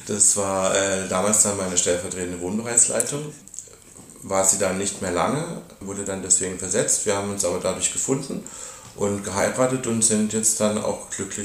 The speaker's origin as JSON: {"language": "German", "town": "Lörrach", "region": "Baden-Württemberg", "country": "Germany", "tie": "born there", "said": "ich bin gebürtig tatsächlich hier aus Lörrach, nicht unbedingt aufgewachsen hier, aber seit meinem 15. Lebensjahr dann wieder hier verankert, hier zur Schule gegangen, meine Ausbildung später als Krankenpfleger gemacht und dann im Pflegeheim gelandet. Wohne jetzt allerdings in Efringkirchen, weil mich hat es wieder aufs Ländliche rausgezogen."}